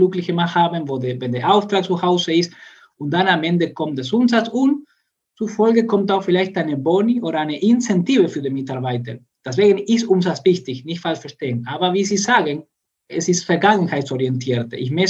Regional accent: Argentina; German is a second language; moved away as an adult; now in Karlsruhe, Germany; Ich komme selbst aus Argentinien. Dort habe ich Elektroingenieur studiert

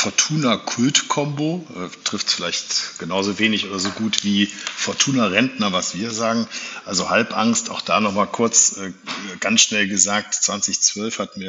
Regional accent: Düsseldorf, North Rhine-Westphalia, Germany; Ich komme aus Düsseldorf, bin hier geboren

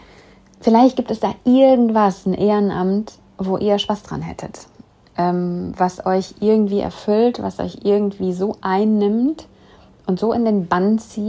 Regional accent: Bochum, North Rhine-Westphalia, Germany; Ich komme ja aus Bochum

